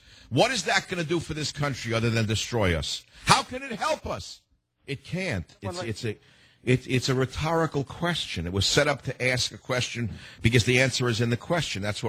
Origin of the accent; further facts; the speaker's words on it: Bronx, New York, United States; because, you see, I grew up in the Bronx.